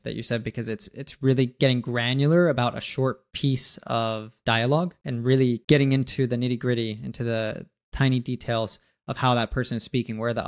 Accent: United States; Like people never know that I'm from the United States based on my accent, and Americans oftentimes have a strong accent that can give them away.

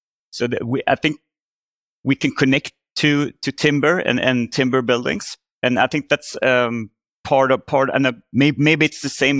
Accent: Sweden; English is a second language; Growing up in Sweden, over half of the population, 70% of the population, has access to these small cottages in the rural places in Sweden.

